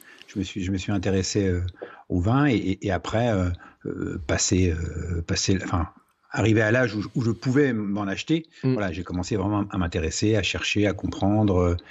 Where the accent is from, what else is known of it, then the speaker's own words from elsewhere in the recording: Troyes, Grand Est, France; born there; En fait, moi, je suis né dans une région viticole. Je suis né à Troyes, dans l'Aube, donc pays du Champagne.